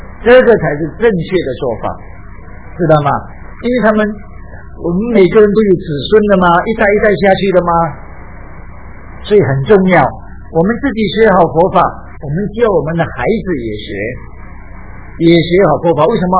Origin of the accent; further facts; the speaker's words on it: China; 我们中国人呢，到处不只是这里失无，我到处去。